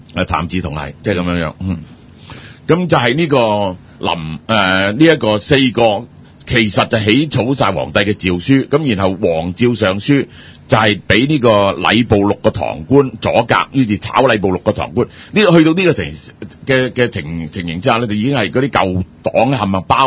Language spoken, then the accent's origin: Cantonese; Hong Kong; 我唔係作為香港人嘅基本立場就唔能夠喺統一問題上邊或者國家主權、國防呢問題上挑戰北京，我哋就管翻香港嘅嘢